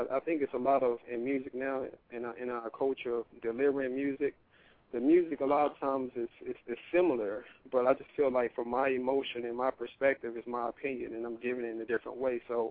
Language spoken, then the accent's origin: English; Dallas, Texas, United States; now in Los Angeles, United States; I'm originally from Dallas, Texas.